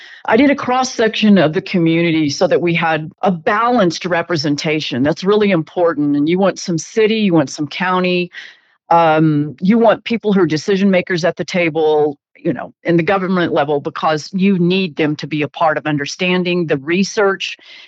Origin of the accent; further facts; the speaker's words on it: Portales, New Mexico, United States; I will tell you this, you know, Portales, my hometown, is just 19 miles south of us